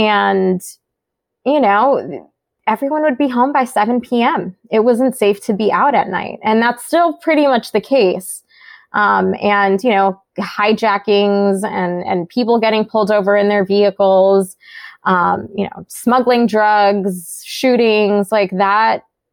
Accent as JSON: {"language": "English", "country": "United States", "tie": "born or raised there", "said": "someone who's multicultural, born and raised in the United States."}